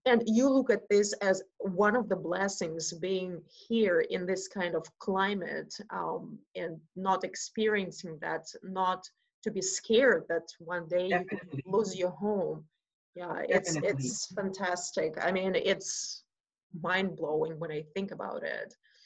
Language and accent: English; Siberia, Russia; because I am coming from Siberia, which is also a very severe climate. We have 9 months of extreme cold